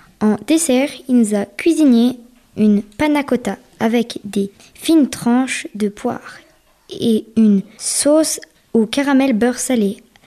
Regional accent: Trient, Valais, Switzerland; j'ai 11 ans. Je viens de Trien et je suis à l'école de Fin-Haut.

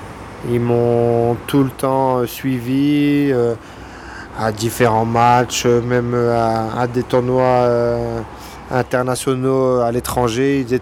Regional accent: Lens, Hauts-de-France, France; also born or lived in Paris; now in Switzerland; j'ai 30 ans. Je suis né à Paris, mais j'ai vécu dans le Nord-Pas-de-Calais, plus précisément à Lens. Et je suis arrivé ici en Suisse depuis peu.

